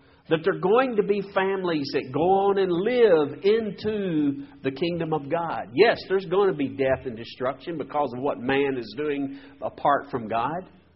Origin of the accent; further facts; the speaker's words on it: Texas, United States; I'm from Texas oil fields.